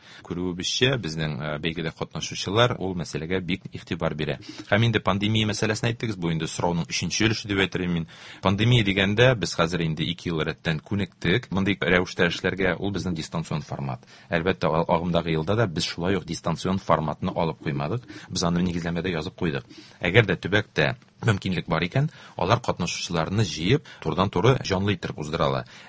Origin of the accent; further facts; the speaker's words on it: Bashkortostan, Russia; Мин үзем Башкортстан егете